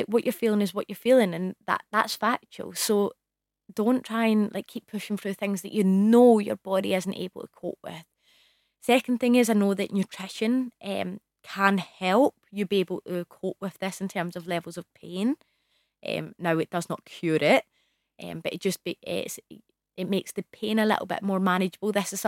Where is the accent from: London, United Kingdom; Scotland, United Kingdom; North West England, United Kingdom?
Scotland, United Kingdom; I'm from Scotland.